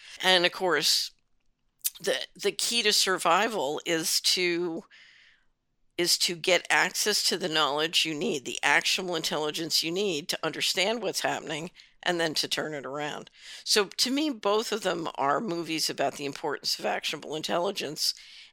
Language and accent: English; Philadelphia, Pennsylvania, United States; when I was growing up in Philadelphia